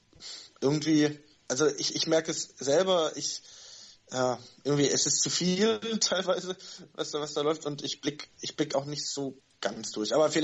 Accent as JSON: {"language": "German", "town": "Tübingen", "region": "Baden-Württemberg", "country": "Germany", "said": "Auch Walter Tigers Tübingen, so, ich komme ja da aus der Ecke"}